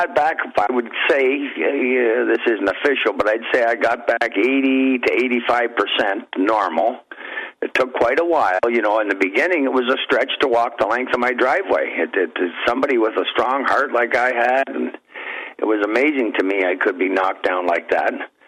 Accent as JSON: {"language": "English", "country": "Canada", "said": "I'm from Canada here, but I sure don't like the cold anymore."}